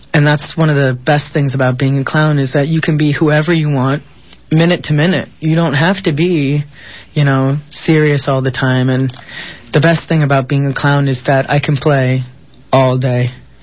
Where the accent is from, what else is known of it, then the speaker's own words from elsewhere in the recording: New Jersey, United States; You know, I grew up in New Jersey in a very, very small town. I was very conservative. I was raised Catholic.